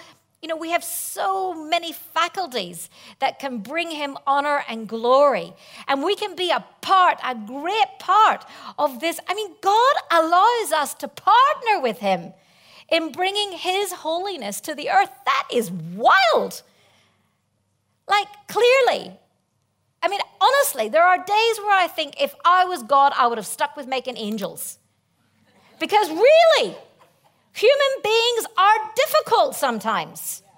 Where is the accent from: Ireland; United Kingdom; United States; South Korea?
Ireland; excuse me, I'm Irish.